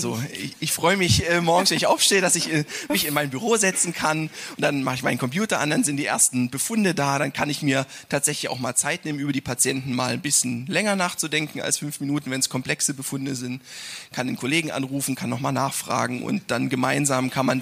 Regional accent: Görlitz, Saxony, Germany; In Görlitz, wo ich herkomme, ja, dort aus der Region.

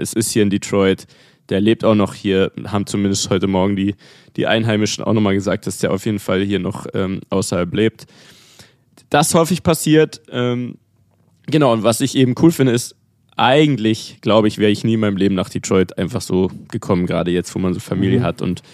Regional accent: Munich, Bavaria, Germany; Ich als Münchner hat natürlich dann gut gepasst.

